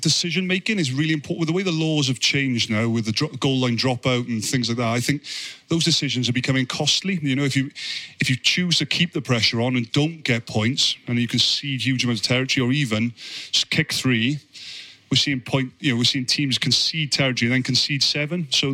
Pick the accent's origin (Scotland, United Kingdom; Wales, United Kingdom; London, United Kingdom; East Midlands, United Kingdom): Wales, United Kingdom; But to go there as a Welshman and win is pretty special, really.